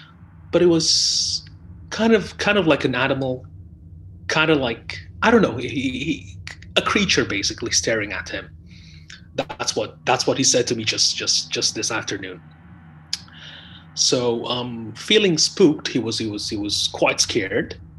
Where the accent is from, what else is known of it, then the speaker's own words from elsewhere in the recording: Jakarta, Indonesia; Hello, I'm from Jakarta. I found your podcast by chance a few weeks ago.